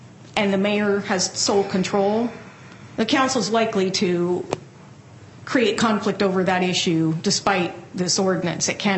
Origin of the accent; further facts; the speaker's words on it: Black Diamond, Washington, United States; born or raised there; now in Bellevue, United States